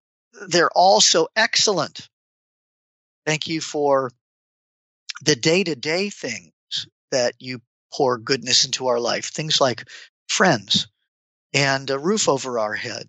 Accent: Los Angeles, California, United States; When I was about 9 or 10 years old, I grew up in Los Angeles.

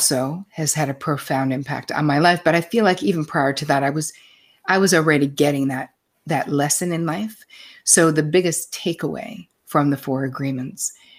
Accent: New York, United States; And I'm a New Yorker, so of course I think it's great.

